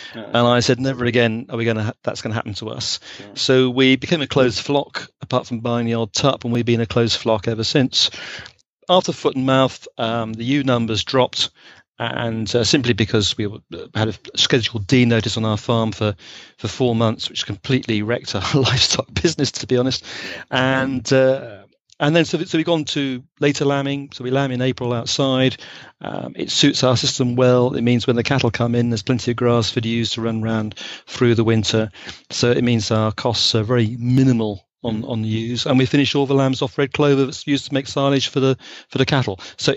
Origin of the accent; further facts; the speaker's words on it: England, United Kingdom; Yes, sorry. I'm an Englishman, sorry.